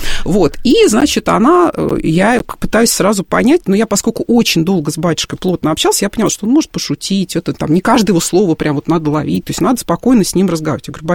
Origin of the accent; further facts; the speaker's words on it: Moscow, Russia; Мы абсолютно москвичи, и муж, и я, в нескольких поколениях.